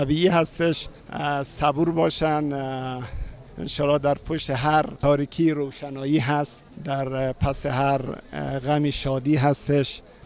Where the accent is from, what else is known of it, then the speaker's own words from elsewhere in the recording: Afghanistan; ساکن هرات افغانستان. دیروز هم از افغانستان اومدم اینجا.